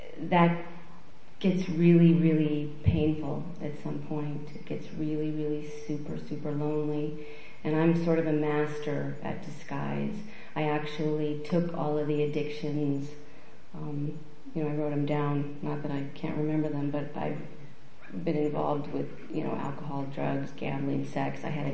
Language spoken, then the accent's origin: English; Colorado, United States; So I grew up in the Midwest, in Colorado, up in the mountains for the most part, thinking that that's really just how life is.